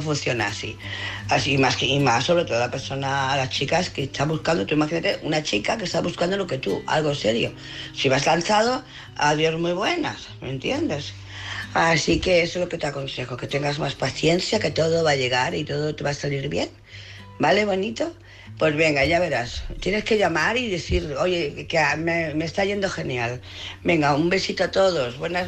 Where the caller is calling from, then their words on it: Barcelona, Catalonia, Spain; de Barcelona.